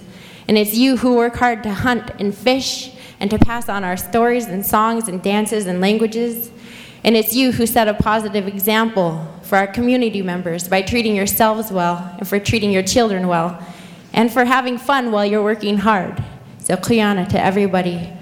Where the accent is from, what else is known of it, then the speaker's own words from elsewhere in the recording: Anchorage, Alaska, United States; growing up in Anchorage, I felt like I had no connection to the land and that I wasn't native enough to meet other Alaska Native standards of natives.